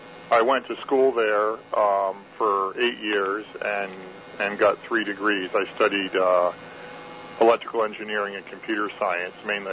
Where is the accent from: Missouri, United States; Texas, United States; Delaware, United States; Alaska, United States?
Delaware, United States; Wilmington; also born or lived in Buffalo / Niagara Falls; So I was born in Buffalo, New York, and spent a few years in Niagara Falls, but mainly consider Wilmington, Delaware my home.